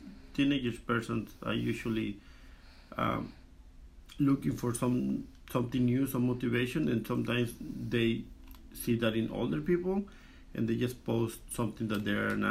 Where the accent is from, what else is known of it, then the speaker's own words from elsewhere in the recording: Mexico; I am from Mexico.